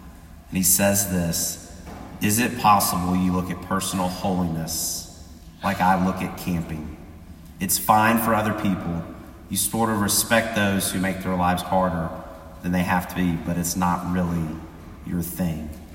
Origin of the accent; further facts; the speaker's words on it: Texas, United States; I grew up with my family camping. I didn't enjoy it. So a lot of people in East Texas want to say I'm really not from East Texas since I don't like those things.